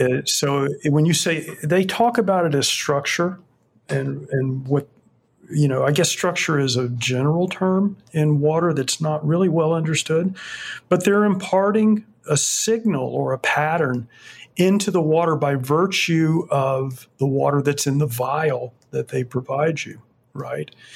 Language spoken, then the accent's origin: English; Fort Myers, Florida, United States; Yeah, I have had that experience. I grew up in Fort Myers.